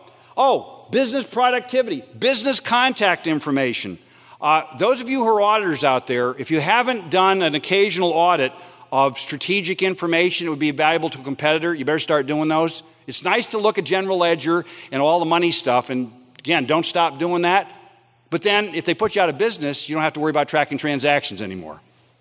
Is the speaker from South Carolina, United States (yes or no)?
yes; South Carolina, United States; And this happened in my home state of South Carolina, is green roll cart trash dumpster.